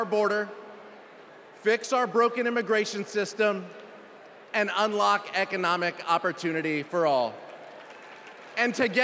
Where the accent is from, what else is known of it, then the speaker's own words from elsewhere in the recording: San Bernardino, California, United States; For four generations, my family has called California home. I grew up in San Bernardino, a working class community defined by family, faith, and hard work.